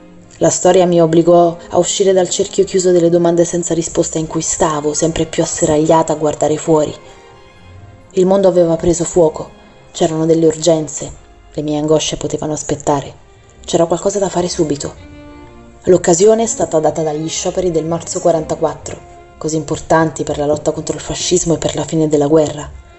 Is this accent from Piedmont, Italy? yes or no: yes; Asti, Piedmont, Italy; born there; Sono nata ad Asti il 30 aprile 1925. In una famiglia operaia, una famiglia molto povera ma meravigliosa.